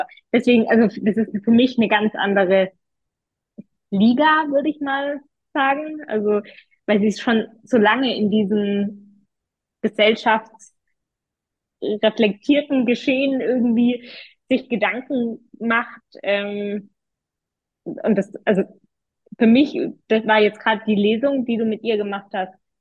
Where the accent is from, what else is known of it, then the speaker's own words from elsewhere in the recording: Stuttgart, Baden-Württemberg, Germany; Also ich bin jetzt auch nicht in Armut aufgewachsen und schön irgendwie im Stuttgarter Stadtrand so irgendwie, das war nett.